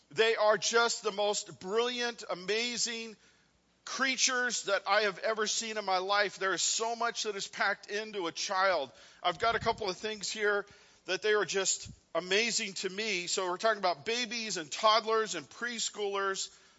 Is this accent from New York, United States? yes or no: no; California, United States; As Elizabeth kind of said, I am from California, so that's, yeah. Born and raised, I know.